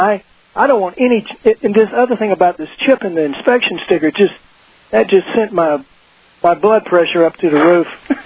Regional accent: Dallas, Texas, United States; When I was a kid, I grew up in Dallas, I think, like you did

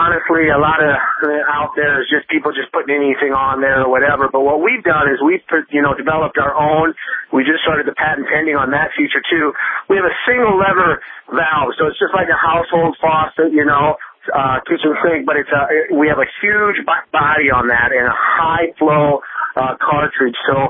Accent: Iowa, United States; I'm from Iowa. I'm in Iowa.

